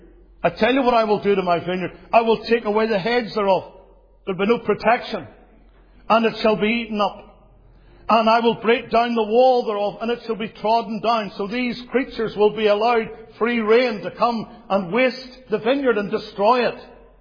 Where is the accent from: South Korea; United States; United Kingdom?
United Kingdom; Northern Ireland; I come from Great Britain, from Northern Ireland, which is part of the United Kingdom of Great Britain.